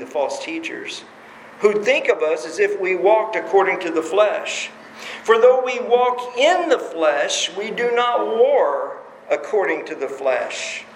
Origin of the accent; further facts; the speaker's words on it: Texas, United States; I grew up near Fort Worth, so we went there all the time.